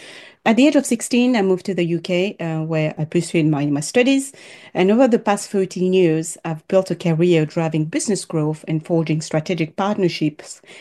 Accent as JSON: {"language": "English", "country": "Côte d’Ivoire", "tie": "born or raised there", "said": "venture that is deeply tied to the values that my father taught me and the needs that I've witnessed growing up in the Ivory Coast."}